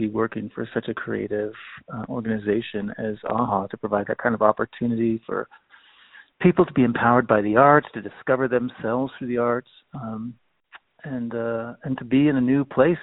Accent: Philippines; also born or lived in Singapore; I grew up elementary school in Singapore and high school in the Philippines.

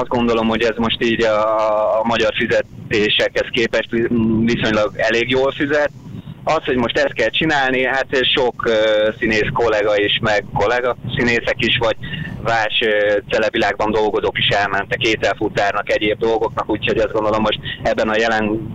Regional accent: Tatabánya, Komárom-Esztergom, Hungary; Hát én Tatabányai vagyok, de most éppen úton vagyunk Balaton-Sőkajára.

